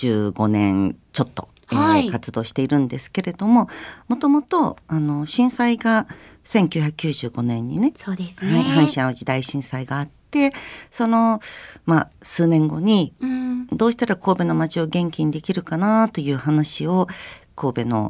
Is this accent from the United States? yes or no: yes; United States; 実は私アメリカ育ちでもあって